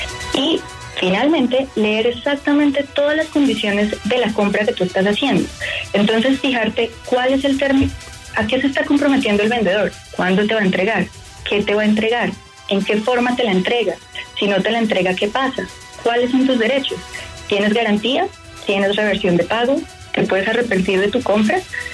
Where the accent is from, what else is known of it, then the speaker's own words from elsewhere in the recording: Colombia; nosotros como consumidores colombianos verifiquemos, ok, mi vendedor está acá en Colombia